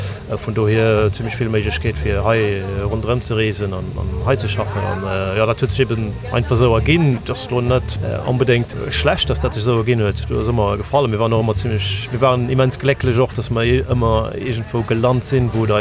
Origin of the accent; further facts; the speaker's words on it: Diekirch, Luxembourg; moved away; Ich bin von Dickrich. Ich bin noch hier rausgegangen und hier in den Schulgang, ja, bis ich dann eben in Deutschland gegangen bin.